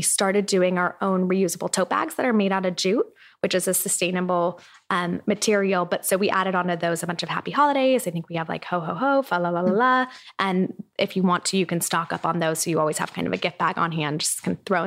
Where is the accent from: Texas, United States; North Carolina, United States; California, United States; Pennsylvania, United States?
California, United States; Irvine; I grew up in Irvine. So when we did the Fashion Island tour, I was like, it was all of these different memories.